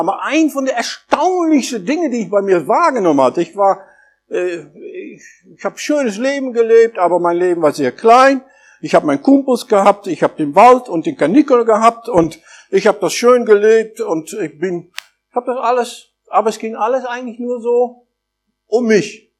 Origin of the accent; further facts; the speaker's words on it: Netherlands; Ich bin Holländer